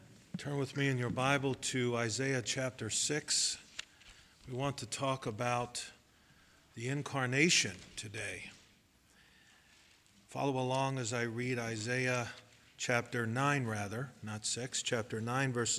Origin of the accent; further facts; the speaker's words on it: New York City, New York, United States; But as a young Jewish boy growing up in New York City, I had no clue as to the true meaning of the birth of Christ.